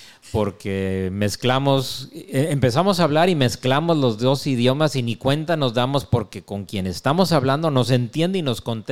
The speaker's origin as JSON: {"language": "Spanish", "country": "Mexico", "tie": "born or raised there", "moved": "as an adult", "lives_now": "United States", "said": "yo me crié más en mi infancia y adolescencia en México y ya después me vine a los Estados Unidos, ya tengo más tiempo aquí que en México, uh-huh. Porque he estado aquí más de 30 años"}